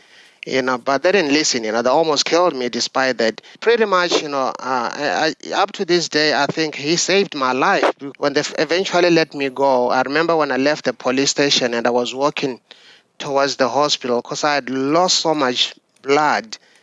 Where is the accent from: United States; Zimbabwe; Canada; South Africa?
South Africa; growing up in South Africa, where, you know, almost every teenager walked around with a gun or a knife